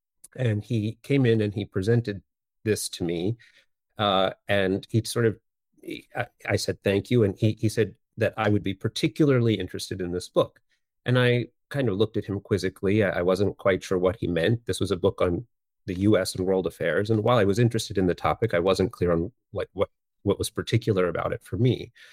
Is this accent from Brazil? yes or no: no; Bangalore, Karnataka, India; now in New York, United States; I'm from Bangalore